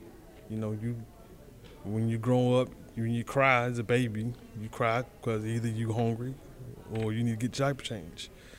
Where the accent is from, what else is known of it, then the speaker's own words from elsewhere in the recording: the South, United States; Coming from the South, I'm from the South, so this is something that's normal.